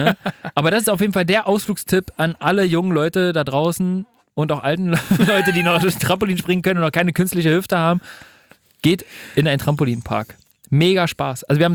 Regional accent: Berlin, Germany; den Fakt kennt man natürlich als Berliner, das stimmt.

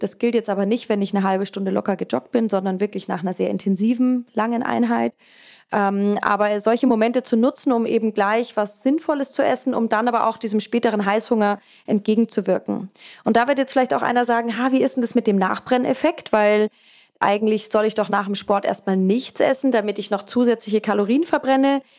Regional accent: Bamberg, Bavaria, Germany; hier bei mir in Franken, ich komme ja aus Bamberg

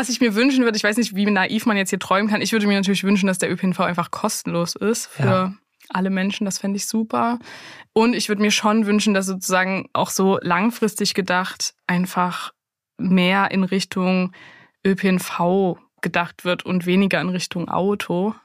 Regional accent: Saxony, Germany; in der Sächsischen Schweiz, wo ich herkomme

